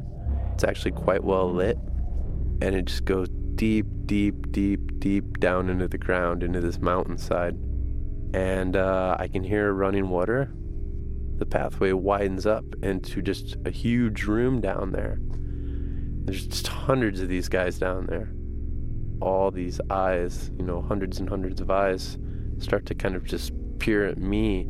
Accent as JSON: {"language": "English", "town": "Chicago", "region": "Illinois", "country": "United States", "said": "I'm from Chicago. And I don't really know what I'm doing here."}